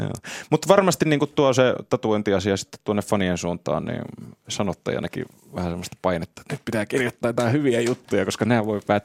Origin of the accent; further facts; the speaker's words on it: Tampere, Pirkanmaa, Finland; Kyllä, mä oon Tammelasta syntyjä, niin tiedän kyllä.